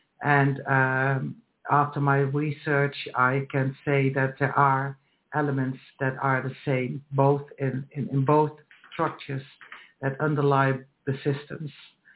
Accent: Netherlands; As Leona said, I am from the Netherlands, and in the Netherlands, I worked with incarcerated people as a psychosocial therapist

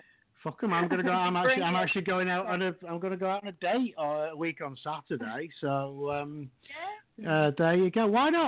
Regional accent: United Kingdom; moved away as an adult; now in United States; I've lived in the States for nearly 10 years now, but it's still offensive to me as a Brit.

